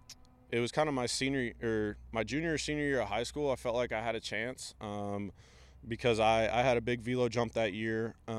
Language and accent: English; Arkansas, United States; one of them near my hometown, which is a question I get a lot, is how I got out of the state of Arkansas.